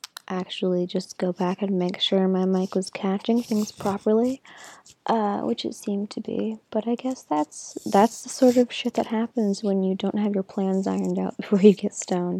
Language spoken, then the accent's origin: English; East Coast, United States; I am from the East Coast. I am there now.